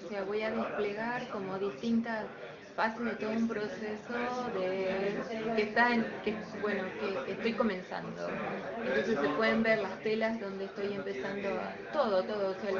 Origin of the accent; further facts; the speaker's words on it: San Ignacio, Misiones, Argentina; born there; Sí, nací en Misiones, en San Ignacio